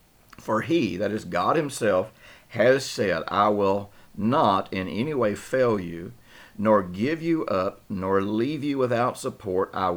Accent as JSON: {"language": "English", "region": "Tennessee", "country": "United States", "tie": "born or raised there", "said": "You know, I grew up in Tennessee, rural Tennessee"}